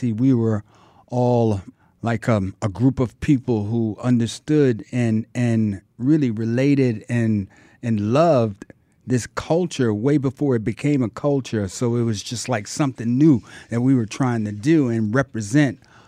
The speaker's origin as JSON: {"language": "English", "town": "New York City", "region": "New York", "country": "United States", "tie": "born or raised there", "said": "I was born and raised in Harlem."}